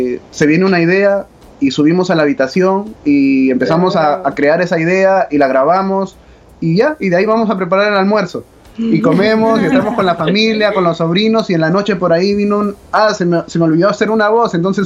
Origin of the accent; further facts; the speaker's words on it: Peru; yo soy peruano, ajá, y nos conocimos en Colombia.